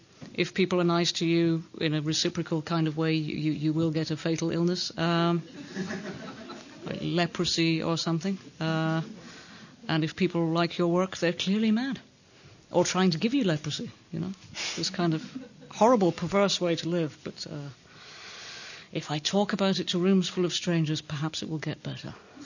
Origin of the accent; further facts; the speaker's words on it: Scotland, United Kingdom; because I'm Scottish, culturally we have a tiny, tiny bit of alcohol in our culture